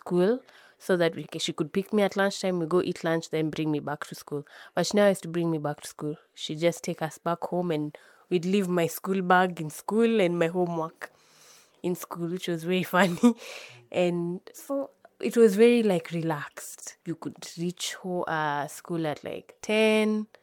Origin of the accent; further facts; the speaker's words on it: Nairobi, Kenya; also born or lived in Kitale; I grew up in Kitale and in Nairobi. So when I was like 1 to maybe 5, I was in Kitale. I schooled in Kitale a little bit before moving to Nairobi, where then I continued my school.